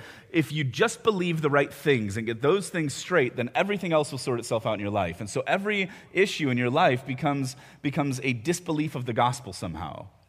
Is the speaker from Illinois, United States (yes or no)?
yes; Chicago, Illinois, United States; also born or lived in Indianapolis; now in Washington, D.C., United States; I grew up in the Chicago metro area and have lived in D.C. for almost a decade